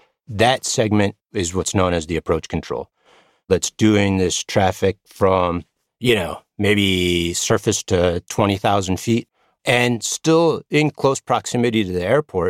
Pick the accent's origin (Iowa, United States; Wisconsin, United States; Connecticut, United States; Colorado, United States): Colorado, United States; Growing up in Colorado, flying around there, had a fantastic time.